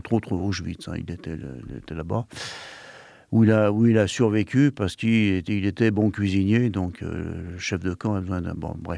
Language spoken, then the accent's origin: French; Lyon, Auvergne-Rhône-Alpes, France; born there; D'abord parce que je suis né à Lyon, donc c'est un clin d'œil.